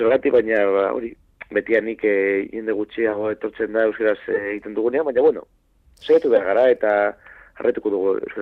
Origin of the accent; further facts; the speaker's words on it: Bilbao, Basque Country, Spain; Bai, ni bilbotarra naiz eta bueno, txikitatik ba... ikusle moduan egon naiz